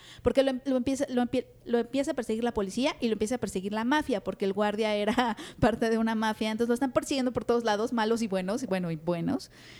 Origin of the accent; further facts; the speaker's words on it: Acapulco, Guerrero, Mexico; Yo de chiquita en Acapulco